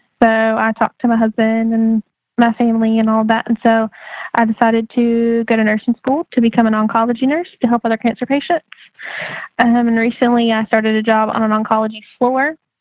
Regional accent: Georgia, United States; Yeah. So I'm from Georgia.

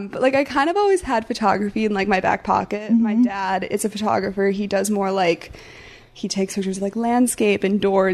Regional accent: South Bend, Indiana, United States; My family's originally from Indiana, so I'm from South Bend, Indiana, if you know, like Notre Dame.

